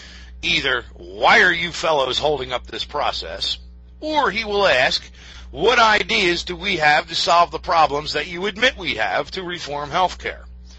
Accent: Philadelphia, Pennsylvania, United States; I'm originally from Philadelphia.

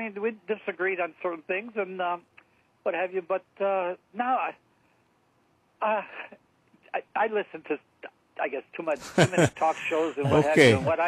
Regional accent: Detroit, Michigan, United States; now in Hawaii, United States; I'll tell you, Dan, I was born and raised in Detroit. I was a Democrat when I left there, and when I came here, I was a Democrat

